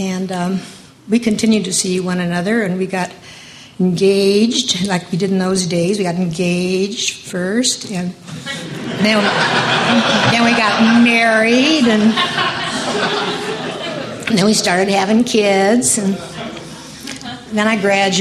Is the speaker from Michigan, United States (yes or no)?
no; Hinsdale, Illinois, United States; I spent my childhood, I hesitate to say that I grew up in the Middle West, because I didn't grow up. I spent my childhood there. And I don't know if any of you have seen the movie Pleasantville. Hinsdale is very much like Pleasantville.